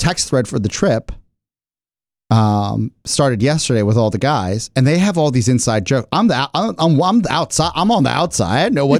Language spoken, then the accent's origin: English; La Paz, Bolivia; now in United States; I'm from La Paz, Bolivia, right?